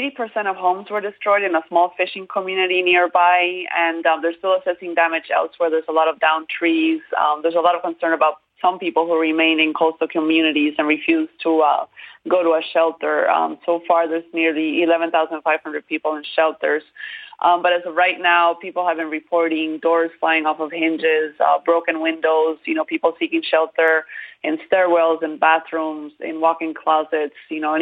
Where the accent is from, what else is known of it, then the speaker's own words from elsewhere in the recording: Costa Rica; I'm actually from Costa Rica, and I'm used to bad earthquakes, but I've never been in a hurricane.